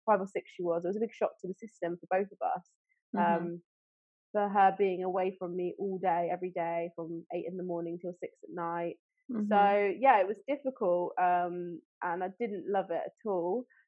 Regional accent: Northampton, East Midlands, United Kingdom; So I'm from Northampton and we're back here. We got back here at the end of February.

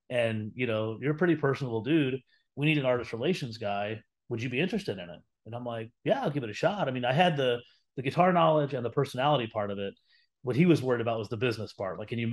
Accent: Indianapolis, Indiana, United States; I mean, I'm from Indianapolis. Tampa's a much bigger city.

